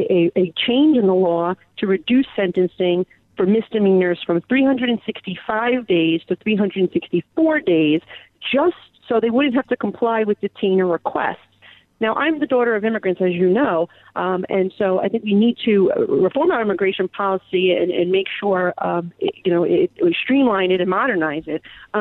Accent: New York, United States; Well, as a New Yorker, I find it really scary.

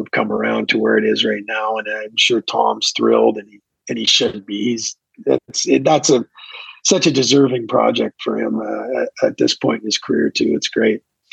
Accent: Windsor, Ontario, Canada; I grew up in Windsor, Ontario, across the river from Detroit.

